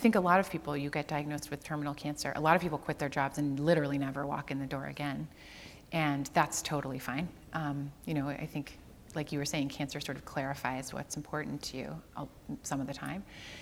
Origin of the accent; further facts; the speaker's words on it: Rochester, Michigan, United States; Like, I'm from Rochester, Michigan.